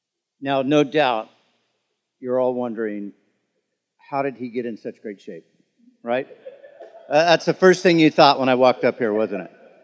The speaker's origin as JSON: {"language": "English", "town": "Huntington Beach", "region": "California", "country": "United States", "tie": "born or raised there", "said": "I grew up in Huntington Beach. I graduated from Huntington Beach High School in 1975."}